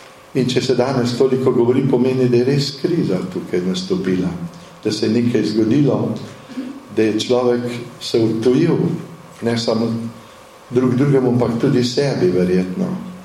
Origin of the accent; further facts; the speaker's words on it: Zasavje, Slovenia; now in Stara Loka, Slovenia; In sem iz Zasavja doma, to se pravi, z drugega konca. Sem pa zdaj že 12 let tudi na Gorenjskem